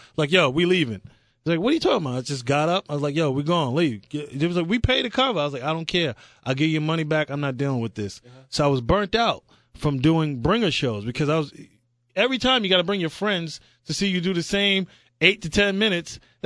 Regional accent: Amityville, New York, United States; I learned a lot growing up in Amityville.

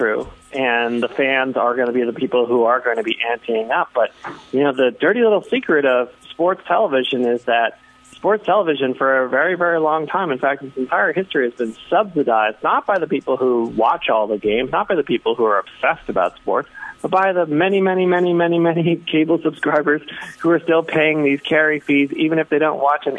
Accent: New England, United States; You know, I grew up in New England as a Red Sox fan.

